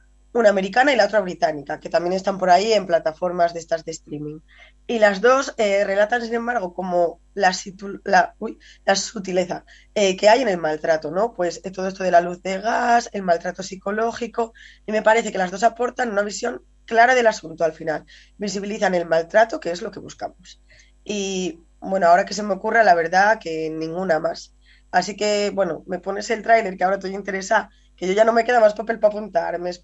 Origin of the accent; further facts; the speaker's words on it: Mieres, Asturias, Spain; Y ya no solo te digo de Gijón, sino de Asturias entero, porque yo soy de Mieres, por ejemplo.